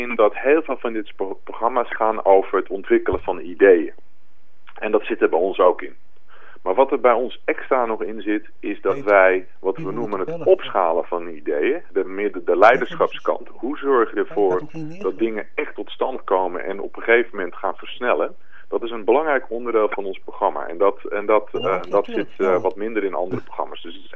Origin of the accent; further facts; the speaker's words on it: Amsterdam, North Holland, Netherlands; born there; we zijn in Amsterdam geboren.